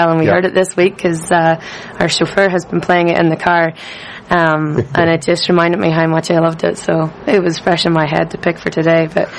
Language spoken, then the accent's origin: English; Northern Ireland, United Kingdom; now in Canada; from County Antrim in Northern Ireland.